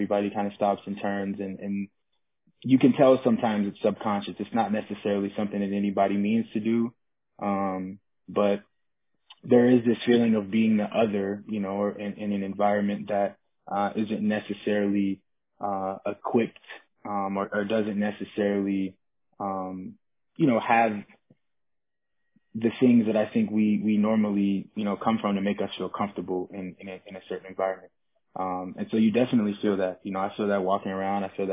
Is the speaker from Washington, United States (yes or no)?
yes; Seattle, Washington, United States; I'm from Seattle and you know, obviously it's a very maybe, you know, more than anywhere in the country, a very liberal, very inclusive community.